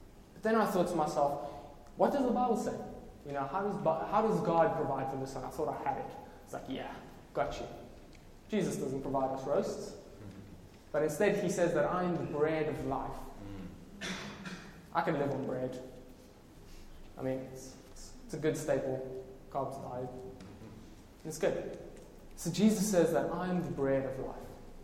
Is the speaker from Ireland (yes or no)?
no; South Africa; I'm South African, my defense. We eat it like that.